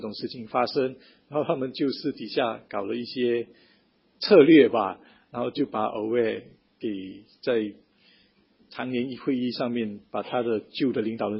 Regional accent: Singapore; 我们新加坡人在这一方面实在是天真的挺可爱的啦

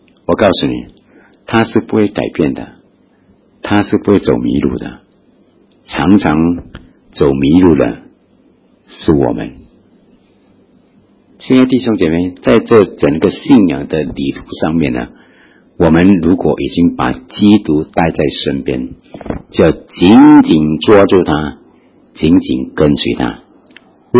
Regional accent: Malaysia; now in Singapore; 但是呢当我从马来西亚过来的这个时候呢

